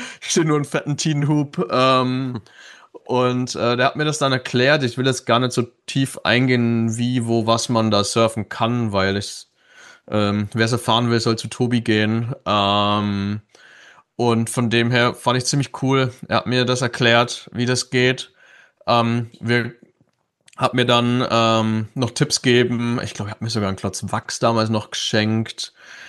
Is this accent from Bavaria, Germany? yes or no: yes; Bavaria, Germany; Also gerade als Bayer, war gar nicht so cool, habe echt viele dumme Kommentare bekommen.